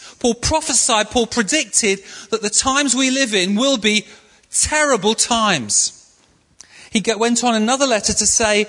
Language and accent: English; Yorkshire and the Humber, United Kingdom; Being a Yorkshireman myself, appreciate these things.